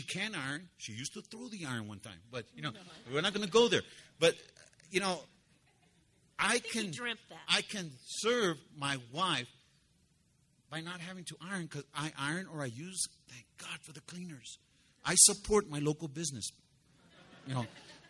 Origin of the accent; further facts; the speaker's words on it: Los Angeles, California, United States; and I was raised in East L.A., okay? I was born and raised in East L.A., just like the song, but it's true. I was born in General Hospital, room number 102.